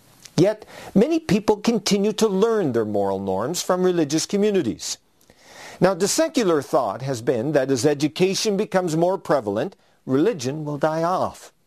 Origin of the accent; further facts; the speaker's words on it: Newfoundland and Labrador, Canada; Growing up in Newfoundland, listening to stories was a common way of life. It was how we learned our family history.